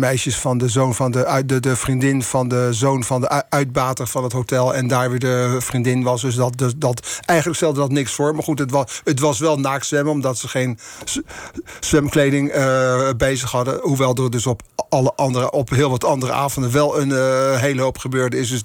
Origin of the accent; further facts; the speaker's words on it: Haarlem, North Holland, Netherlands; En dus ik zat bij hem thuis te kijken in Haarlem, waar ik woonde, waar ik ben opgegroeid.